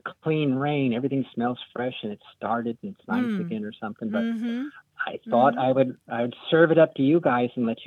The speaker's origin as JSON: {"language": "English", "region": "Connecticut", "country": "United States", "also_born_or_lived": "New Jersey", "said": "from, you know, Connecticut and New Jersey."}